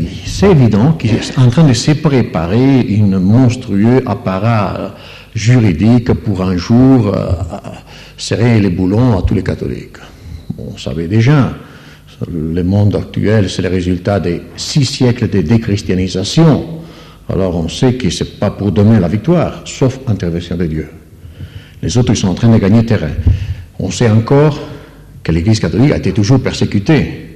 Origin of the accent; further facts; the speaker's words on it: Italy; Moi, je suis italien, malheureusement, c'est moi qui dois lire ça.